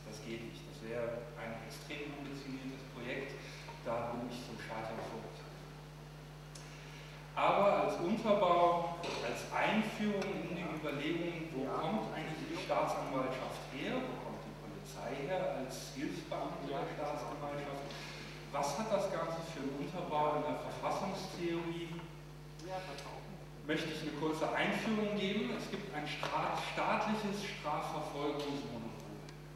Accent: Cologne, North Rhine-Westphalia, Germany; Herzlich willkommen an diesem wunderschönen Sommertag in Köln, meiner Heimatstadt.

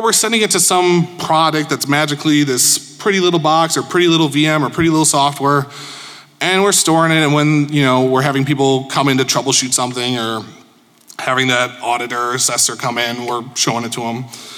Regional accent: Chicago, Illinois, United States; I'm a managing partner over at Urbane. I hail from Chicago.

